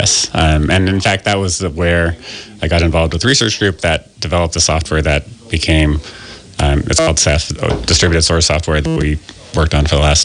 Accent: Oregon, United States; I was born in Southern Oregon. My parents lived on a farm.

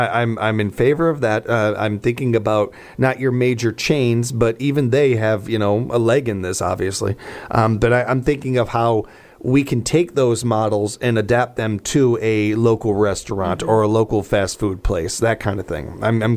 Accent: United States; But I am also an American.

